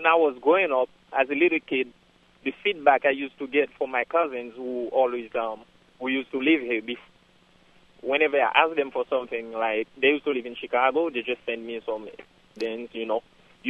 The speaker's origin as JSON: {"language": "English", "country": "Haiti", "moved": "yes", "lives_now": "United States", "said": "Yes, I came here from Haiti 10 years ago, exactly 10 years ago, and I became a U.S. citizen last year."}